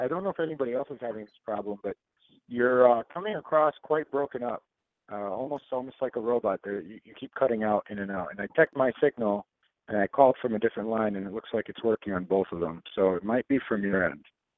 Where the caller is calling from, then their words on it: Illinois, United States; I'm calling from Illinois.